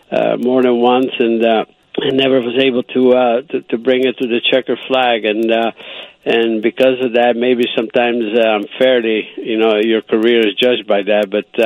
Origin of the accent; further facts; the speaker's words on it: Italy; English is a second language; now in United States; I was born and raised in Italy. That's when I fell in love with the sport.